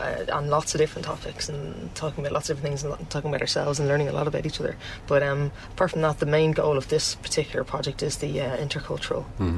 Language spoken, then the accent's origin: English; Dublin, Leinster, Ireland; also born or lived in Manchester, United Kingdom; Well, I'm from Dublin originally. I've lived here all my life, pretty much. I went to uni over in Manchester, but I've been back a few years now.